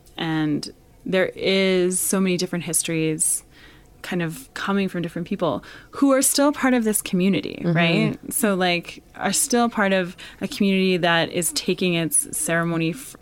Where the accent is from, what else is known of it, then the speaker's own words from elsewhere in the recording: Alberta, Canada; I grew up here in Alberta